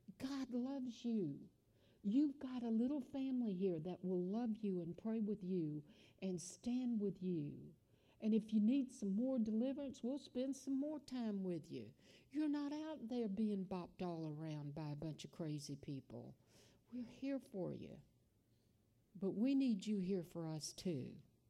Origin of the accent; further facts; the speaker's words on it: Scotland, United Kingdom; I'm Scottish, just like some of these Scotties are in here.